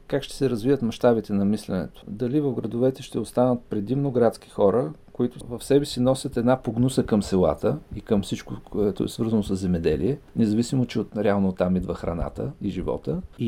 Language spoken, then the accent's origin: Bulgarian; Plovdiv, Plovdiv Province, Bulgaria; Моя род, последните няколко поколения, е притежавал къща в Стария град. Това е едно традиционно градско място в центъра на града. По ред причини, аз съм се родил в един от панелните квартали на града, много известен, даван за пример, ЖК Тракия.